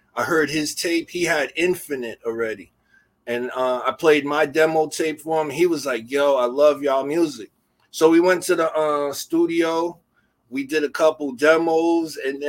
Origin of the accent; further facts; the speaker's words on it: Irvington, New Jersey, United States; Okay, I'm from Irvington, New Jersey, and then our studio was in Newark, New Jersey, on Springfield Avenue and 20th Street.